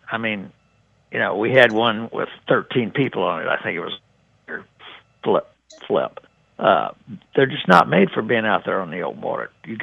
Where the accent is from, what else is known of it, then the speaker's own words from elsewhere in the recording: South Carolina, United States; That's my home state, you know.